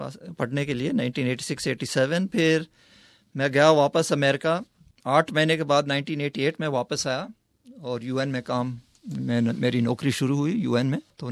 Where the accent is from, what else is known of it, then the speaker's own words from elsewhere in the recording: India; born there; Urdu is a second language; میں انڈیا میں پیدا ہوا, ویسے میرا پاسپورٹ امریکن آسٹریلین ہے, 2 پاسپورٹس ہیں میرے, لیکن میرا روحانی جو رہائش ہے my place that I feel most at home ہے پاکستان یا انڈیا.